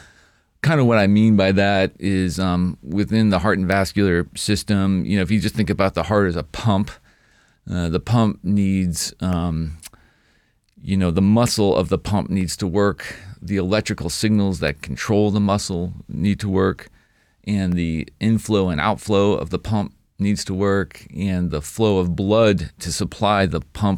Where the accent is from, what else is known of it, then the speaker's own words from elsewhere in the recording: New England, United States; the short story is I grew up in New England.